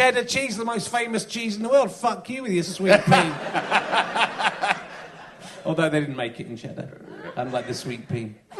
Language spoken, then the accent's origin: English; Wem, West Midlands, United Kingdom; Wem, I come from Wem in Shropshire.